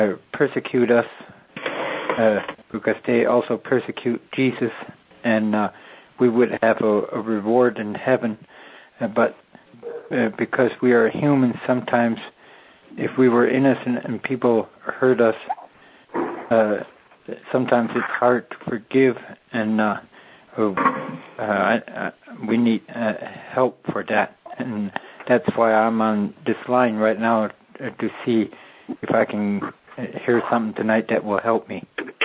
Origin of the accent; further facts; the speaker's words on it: Middlefield, Ohio, United States; I'm from Middlefield, Ohio.